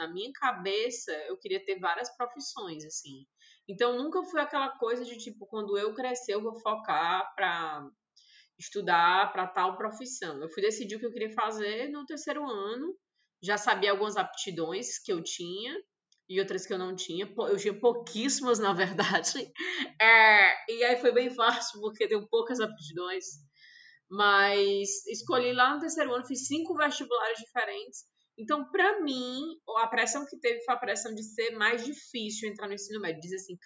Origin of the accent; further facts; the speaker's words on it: Ceará, Brazil; now in Recife, Brazil; moro aqui em Recife. Hoje sou cearense, mas moro em Recife.